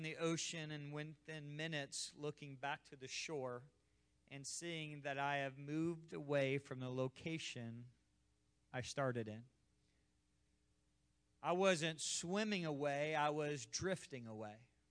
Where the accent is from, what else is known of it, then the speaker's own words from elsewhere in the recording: Miami, Florida, United States; started swimming before the age of 2, and that's just how it was growing up in Miami, Florida.